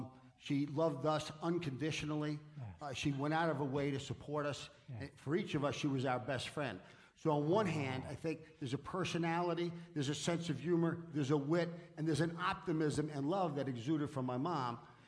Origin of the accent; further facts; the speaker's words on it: New York, United States; We grew up in the Dyckman Street section in New York, which is a gang area.